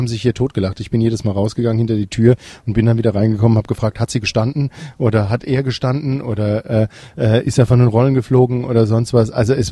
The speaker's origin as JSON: {"language": "German", "town": "Mannheim", "region": "Baden-Württemberg", "country": "Germany", "tie": "born or raised there", "said": "Dann werden wir im Mai mit einer Ausgabe Artistica Meets Friends zu Gast in Mannheim sein, in meiner Heimatstadt."}